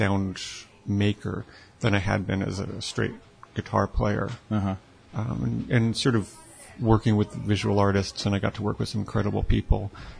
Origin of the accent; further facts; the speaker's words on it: New York, United States; I grew up in New York. I played in punk rock bands when I was 14 in the late 70s.